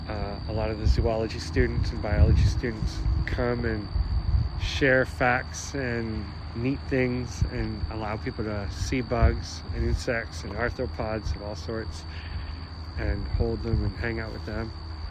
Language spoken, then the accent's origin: English; Brampton, Ontario, Canada; now in Guelph, Canada; No, I grew up in Brampton, which is 13-hour walk east.